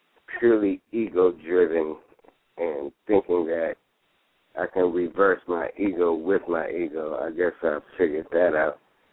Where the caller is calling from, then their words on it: San Francisco, California, United States; San Francisco, California.